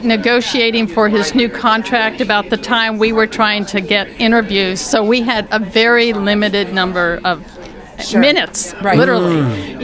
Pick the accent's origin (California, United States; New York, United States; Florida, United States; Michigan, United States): Florida, United States; Orlando; I grew up in Orlando, so I know that area.